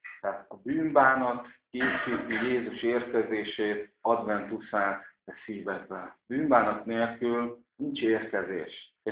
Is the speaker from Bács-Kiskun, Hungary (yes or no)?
yes; Bács-Kiskun, Hungary; legalábbis a mi vidékünkön, ahol fölnőttem a Bács-Kiskunságban